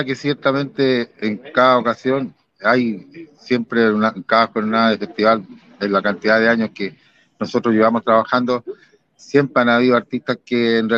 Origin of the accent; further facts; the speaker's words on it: Chile; lo importante es que nosotros como chilenos y el público otorga este recuerdo